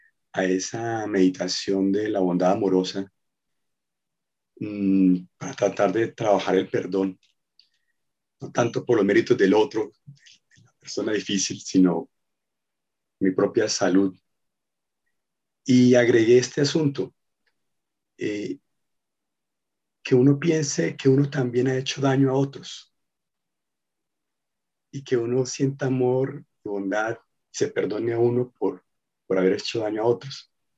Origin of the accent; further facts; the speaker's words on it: Colombia; yo hice un programa en un doctorado que hice en Argentina, yo soy colombiano